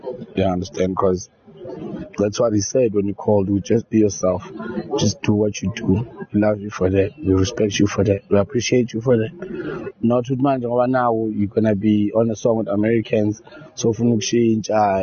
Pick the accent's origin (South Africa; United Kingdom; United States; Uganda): South Africa; At the end of the day, I'm South African, I'm Zulu